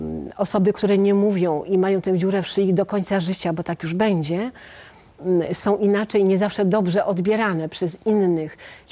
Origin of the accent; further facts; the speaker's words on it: Podlaskie Voivodeship, Poland; Podlaskie, bo jesteśmy z Podlasia.